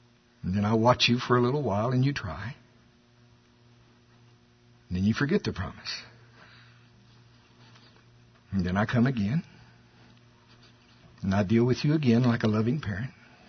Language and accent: English; United States; See, I'm from Pottawatomie County, and at the fair they still have greased pole climbing.